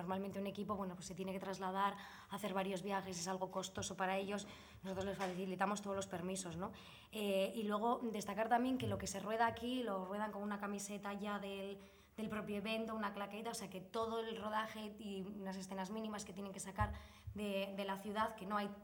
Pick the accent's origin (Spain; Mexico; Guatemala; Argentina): Spain; Bilbao, Basque Country; que soy de Bilbao además